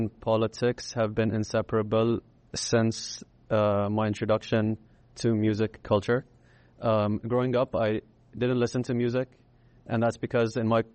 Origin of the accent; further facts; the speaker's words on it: Bahrain; I'm originally from Bahrain, and I do rap.